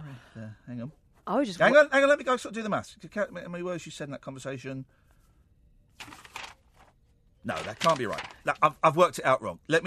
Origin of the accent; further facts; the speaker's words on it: Manchester, North West England, United Kingdom; Well, I'm from Manchester, and I think he's boring as well